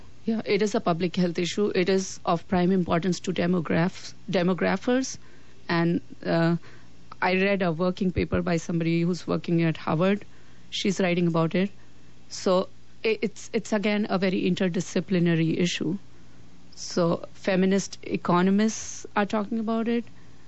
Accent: India; English is a second language; And then being an Indian, I bring my personal experience, which at times comes very contradictory to the kind of conversations we are having.

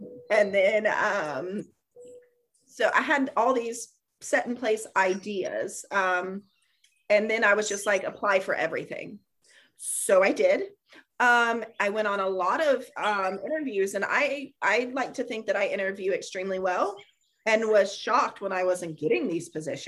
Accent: Georgia, United States; So I was born in Atlanta and I grew up in DeKalb County and Gwinnett County.

